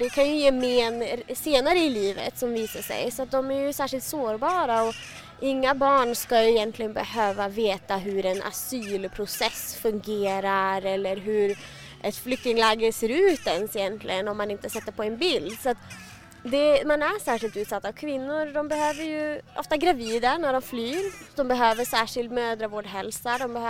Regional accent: Luleå, Norrbotten County, Sweden; och jag är statsvetare i grunden. Jag läste min statsvetenskapsexamen i Luleå där jag kommer ifrån. Men min pappa kom till Sverige för ungefär 25 år sedan

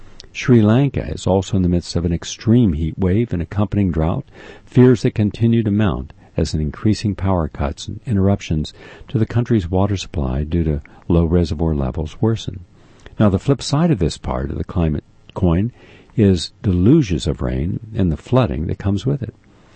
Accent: West Virginia, United States; In West Virginia, my home state, the January chemical spill that contaminated drinking water for 300,000 West Virginians around Charleston garnered immense media coverage.

